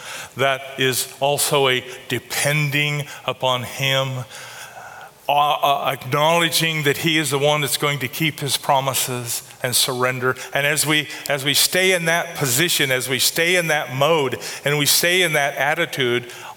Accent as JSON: {"language": "English", "country": "United States", "said": "because I'm an American, I'm a Christian, I'm supposed to be super."}